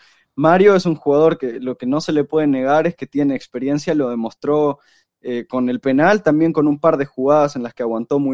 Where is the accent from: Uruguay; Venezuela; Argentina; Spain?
Uruguay; now in United States; o porque yo crecí en Uruguay, que es el país con más mañas, con más trucos del fútbol